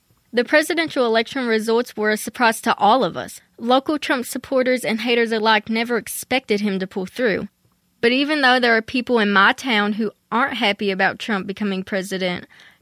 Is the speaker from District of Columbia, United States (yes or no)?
no; Letcher, Kentucky, United States; I grew up in Letcher, Kentucky. It's a small town in Appalachia, you know, coal country.